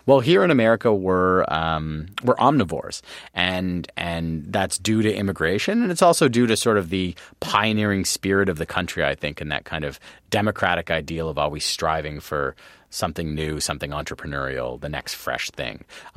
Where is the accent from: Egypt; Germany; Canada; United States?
Canada; I'm from Canada.